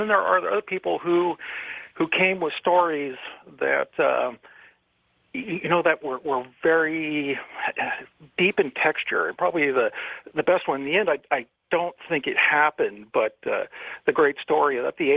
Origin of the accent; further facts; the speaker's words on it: California, United States; I grew up in Northern California, and Beale Air Force Base is where the SR-71 came out.